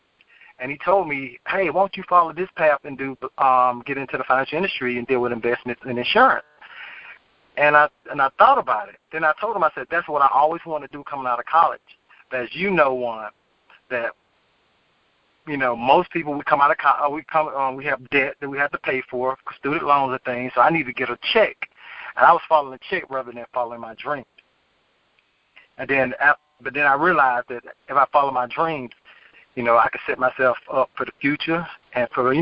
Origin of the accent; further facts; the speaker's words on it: Madison, Georgia, United States; also born or lived in Miami, United States; Well, I was born in Miami, Florida. I'm raised in a small town called Madison, Georgia. I finished school at North Georgia College